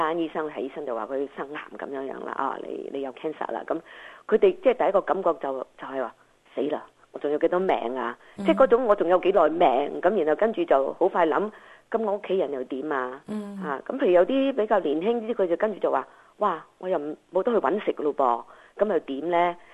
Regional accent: China; 或者係你知我哋中國人有時覺得呢個病咧就係、是、唔會好翻㗎

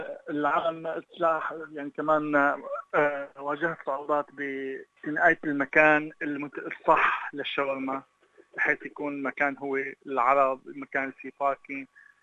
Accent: Syria; also born or lived in Dubai; now in Sydney, Australia; هي مصلحتي من أنا وصغير، نشأت فيها في سوريا، بعدين اشتغلت فيها بدبي، بعدين انتقلت من دبي اجيت فيها على سيدني.

